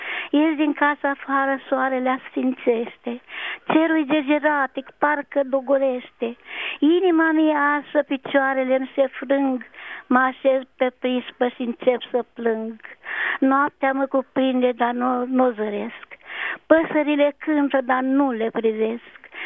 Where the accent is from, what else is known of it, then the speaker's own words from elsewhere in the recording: Almașul, Romania; în satul meu acolo, Almașul, este un sătuc care e pitoresc, e foarte frumos. Pe mijlocul lui curge o apă veșnic, un prăiaș.